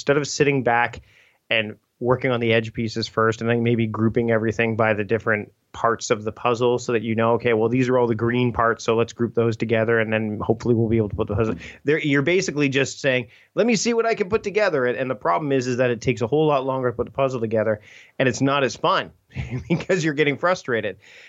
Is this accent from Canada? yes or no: yes; Ontario, Canada; so I grew up near Toronto, and then by the time I moved out to the West Coast